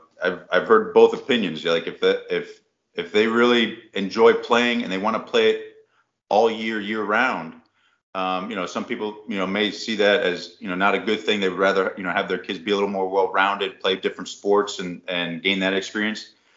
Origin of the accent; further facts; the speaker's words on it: Florida, United States; my wife and I, we grew up in South Florida, and we have, you know, our family's down there, so that's kind of like our home base.